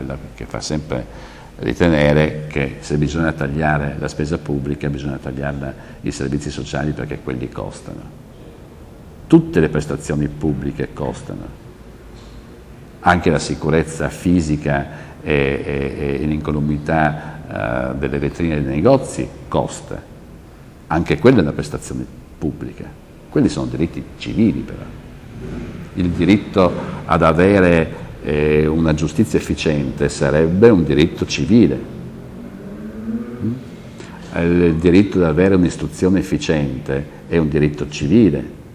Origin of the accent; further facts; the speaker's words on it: Calabria, Italy; born there; e sono nato in Calabria e di conseguenza mi godo la mia autonomia.